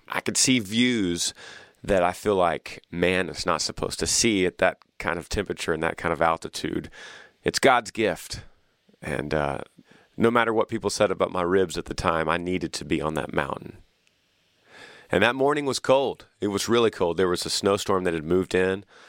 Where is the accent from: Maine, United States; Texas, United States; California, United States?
Texas, United States; of Texas. We all watched it on the news, and we saw the strength of people. We saw the strength of my home state.